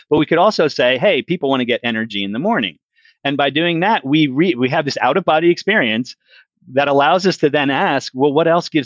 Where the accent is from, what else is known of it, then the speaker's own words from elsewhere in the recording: United States; And I realized I outed myself as an American with that example.